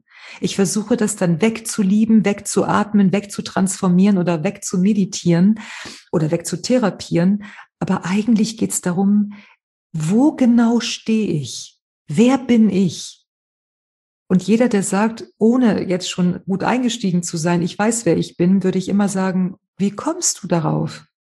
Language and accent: German; Spain; German is a second language; ich komme aus Spanien und so weiter, ich arbeite als Traumatherapeutin.